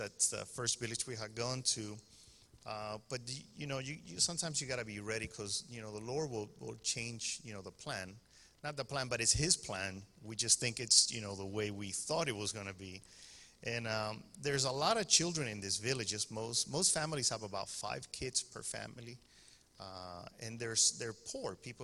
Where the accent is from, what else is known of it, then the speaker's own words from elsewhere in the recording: Miami, Florida, United States; I was living in Miami. My wife and I grew up in Miami.